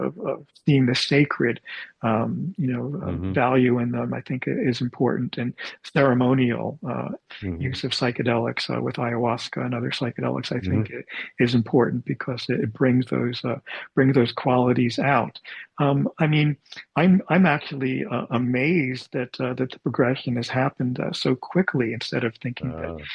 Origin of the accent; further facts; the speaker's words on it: Santa Cruz, California, United States; There are many cities here in my hometown of Santa Cruz, they've decriminalized the use of natural psychedelics.